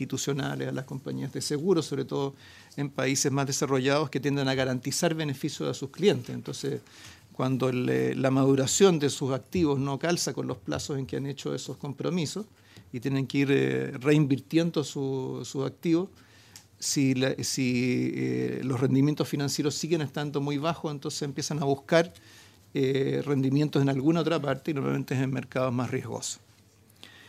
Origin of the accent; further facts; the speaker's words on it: Chile; Nosotros somos el país, en términos relativos, más integrado con China.